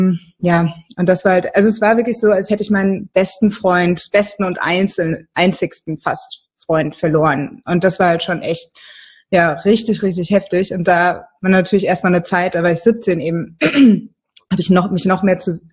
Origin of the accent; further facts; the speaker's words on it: Mainz, Rhineland-Palatinate, Germany; weil ich komme aus Mainz, da hat man irgendwie Karnevals- oder Faschingssachen